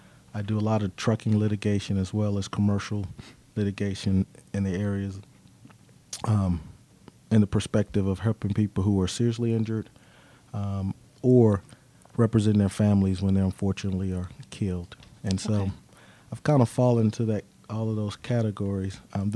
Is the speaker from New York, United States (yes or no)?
no; Decatur, Georgia, United States; also born or lived in Atlanta; Growing up here, I grew up in Decatur, Georgia, lived in Atlanta as well as Decatur, went to school in the area. I went to Lakeside High School. I went to Georgia State Law School.